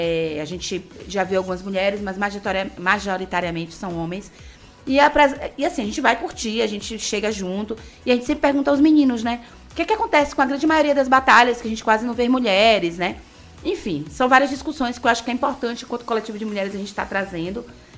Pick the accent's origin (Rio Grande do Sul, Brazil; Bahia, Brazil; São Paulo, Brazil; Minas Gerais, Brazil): Bahia, Brazil; Banco da Vitória; aqui no Banco da Vitória, minha terra